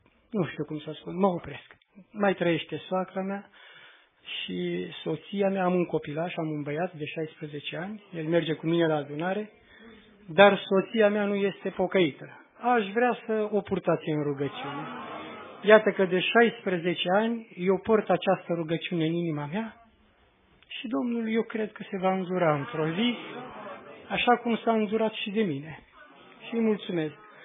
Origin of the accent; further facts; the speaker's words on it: Giurgiu, Giurgiu County, Romania; Deci sunt … de la Giurgiu. Suntem o biserică mică